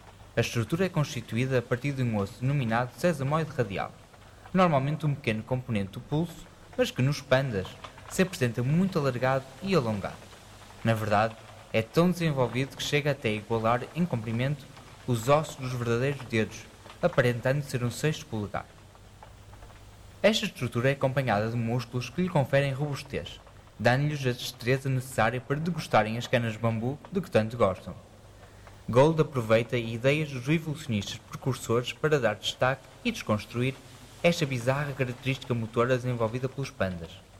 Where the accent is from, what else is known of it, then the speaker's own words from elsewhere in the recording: Porto, Norte, Portugal; orgulhosamente nascido e criado no Porto